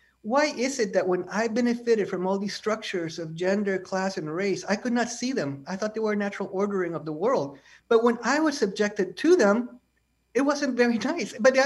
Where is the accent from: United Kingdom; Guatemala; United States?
Guatemala; English is a second language; I was born in Guatemala, Central America, and I myself was born and raised in an ethnic group that calls itself Ladino, not Latino with a T, but Ladino with a D.